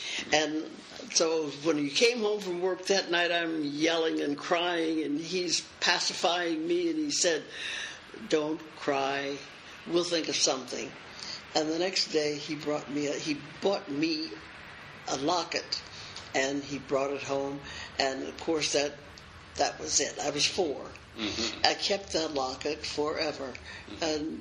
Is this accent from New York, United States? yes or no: no; Cincinnati, Ohio, United States; born there; I was born in Cincinnati, Ohio, in 1913, mm-hmm. October the 15th, 1913.